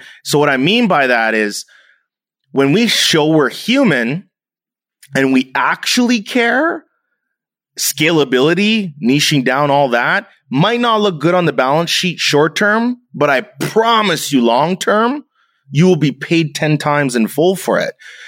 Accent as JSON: {"language": "English", "country": "Canada", "said": "You know, I'm half German, I'm half Jamaican, I'm Canadian, I'm half black, half white."}